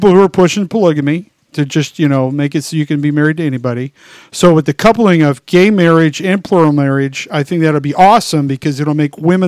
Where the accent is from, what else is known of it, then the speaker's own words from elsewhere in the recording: Utah, United States; growing up in Utah, there are polygamists still there